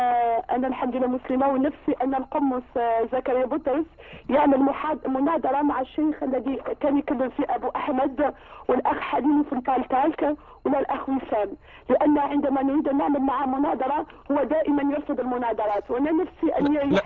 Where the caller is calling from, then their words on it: France; من فرنسا.